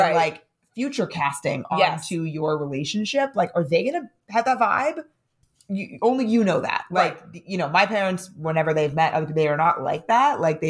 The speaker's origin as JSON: {"language": "English", "town": "San Diego", "region": "California", "country": "United States", "lives_now": "New York City, United States", "said": "Or like in my case, if I'm living in New York City and I'm from San Diego"}